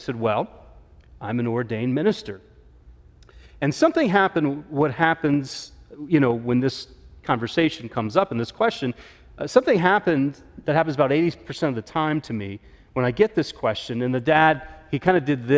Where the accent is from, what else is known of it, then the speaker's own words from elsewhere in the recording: Manlius, New York, United States; No way, I'm from Manlius. That's crazy. You know, what are the chances another family from Syracuse would be at this hotel?